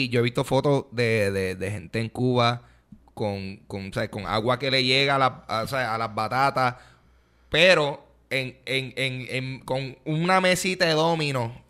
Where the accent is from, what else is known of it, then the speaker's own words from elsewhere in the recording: Puerto Rico; somos boricuas